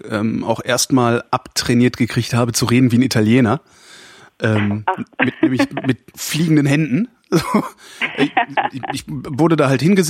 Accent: Cologne, North Rhine-Westphalia, Germany; Ich bin halt Kölner und konnte Kirche schlecht von Kirsche unterscheiden.

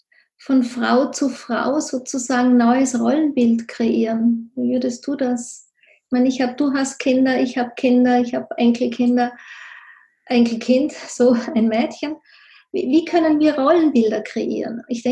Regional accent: Tyrol, Austria; ich komme ja aus Tirol hier, hinter den Bergen, und ja, da ist ein ganz starkes patriarchales System nach wie vor.

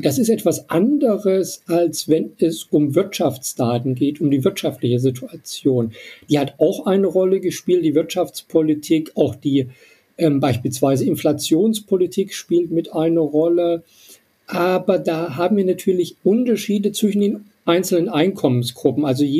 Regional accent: East Germany, Germany; born there; Ja, ich bin in Ostdeutschland, also ich bin nicht in Ostdeutschland geboren, ich bin in der DDR geboren und habe ja in Jena studiert.

